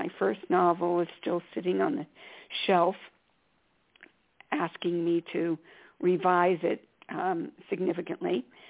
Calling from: San Miguel de Allende, Guanajuato, Mexico; San Miguel de Allende, Mexico.

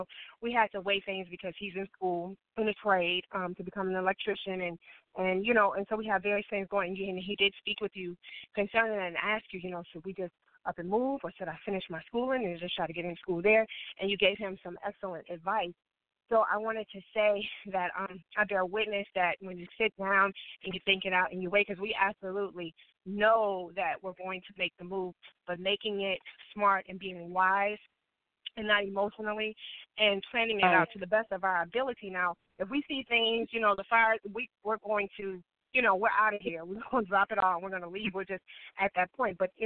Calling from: Dallas, Texas, United States; I'm calling from Dallas, Texas.

